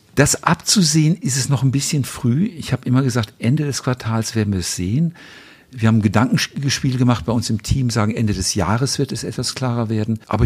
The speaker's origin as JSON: {"language": "German", "country": "United States", "said": "Als Amerikaner denke ich natürlich, Jeep, das ist auch eine einheimische Marke"}